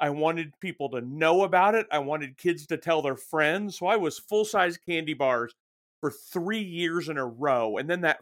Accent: Utah, United States; When I grew up in Utah, we would never do trick-or-treating on a Sunday.

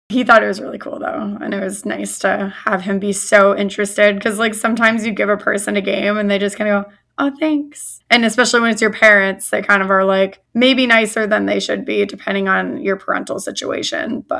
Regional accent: Flagstaff, Arizona, United States; I am not. I'm from Flagstaff, Arizona, but like close-ish to Utah.

